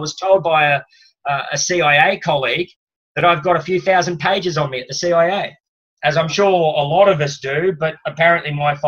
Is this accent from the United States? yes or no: no; Australia; I'm an Australian citizen.